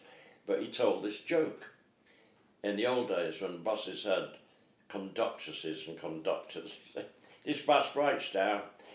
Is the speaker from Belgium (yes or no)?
no; Leeds, Yorkshire and the Humber, United Kingdom; And one of my first jobs, my hometown, City Varieties Theatre, Leeds